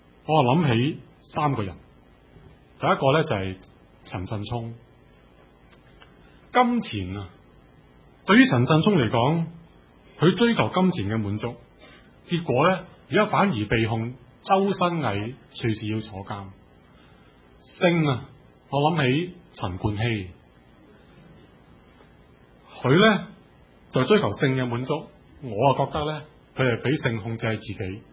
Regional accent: Hong Kong

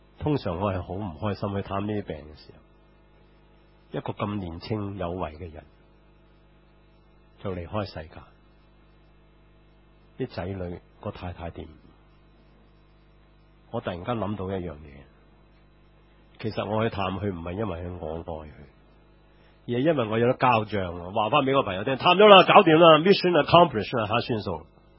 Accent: China; 我哋中国人就会话家丑不出外传啊

